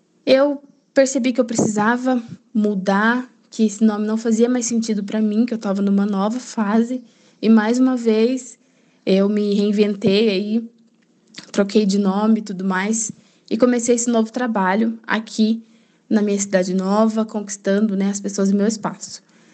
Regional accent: Itapeva, São Paulo, Brazil; born there; now in Rio Verde, Brazil; tenho 27 anos, eu moro na cidade de Rio Verde, Goiás, vai fazer 4 anos, mas eu nasci no interior de São Paulo, numa cidade chamada Itapeva.

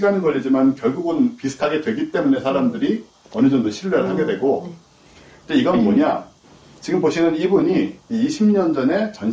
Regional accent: South Korea; 너 어디서 왔냐? 한국에서 왔다.

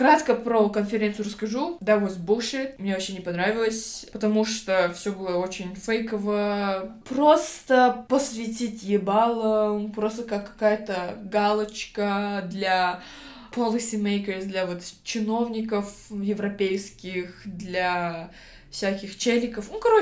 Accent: Kazakhstan; Я из Казахстана, из Центральной Азии, и я единственная квир-активистка, типа, среди них.

